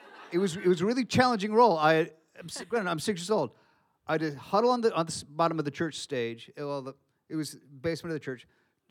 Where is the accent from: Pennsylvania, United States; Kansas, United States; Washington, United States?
Washington, United States; Seattle; last week was a really special episode because my hometown has pretty special visitors.